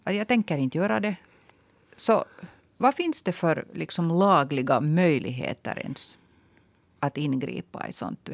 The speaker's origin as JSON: {"language": "Swedish", "town": "Hanko", "region": "Uusimaa", "country": "Finland", "lives_now": "Helsinki, Finland", "said": "när jag flyttade till Helsingfors från Hangö."}